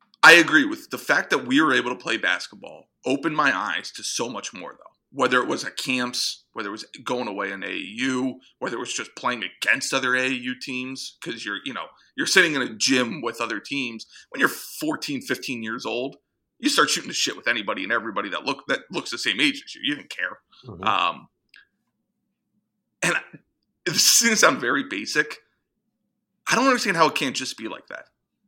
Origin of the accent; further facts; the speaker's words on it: York, Pennsylvania, United States; I grew up in York, Pennsylvania, and it's a unique place. It's not a small city by any means.